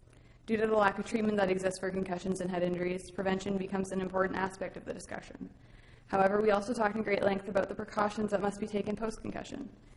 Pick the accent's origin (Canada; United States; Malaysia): Canada; Dryden, Ontario; my hometown of Dryden, Ontario.